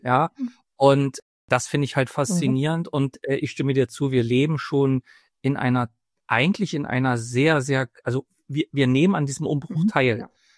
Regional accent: East Germany, Germany; Ich bin ja nur in der DDR groß geworden.

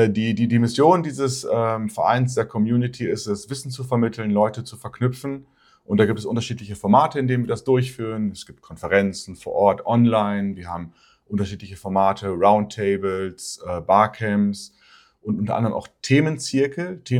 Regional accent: Münster, North Rhine-Westphalia, Germany; ich komme aus Münster, wohne hier in Münster

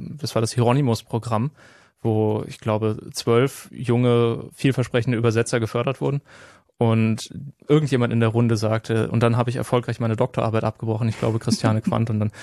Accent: Nienburg, Lower Saxony, Germany; Ich bin in Nienburg an der Weser aufgewachsen. Eine Stadt in Niedersachsen, die etwa halb so klein ist wie Greifswald.

